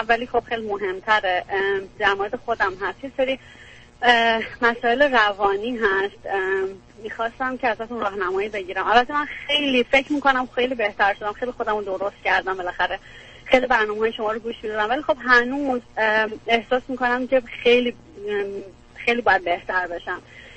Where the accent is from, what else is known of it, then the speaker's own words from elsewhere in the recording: Iran; now in Canada; ما 2 سال نزدیک 3 سال توی کانادا هستیم. خب من 5 ساله که از ایران اومدم بیرون.